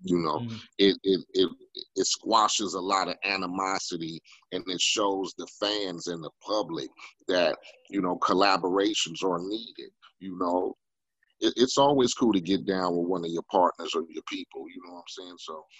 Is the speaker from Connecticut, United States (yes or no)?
no; Compton, California, United States; They came from the projects from Staten Island. I came from Compton, from the block.